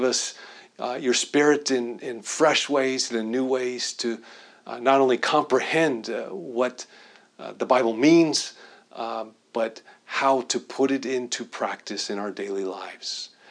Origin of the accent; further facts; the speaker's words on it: United States; I love being an American. I love the freedom that we have in America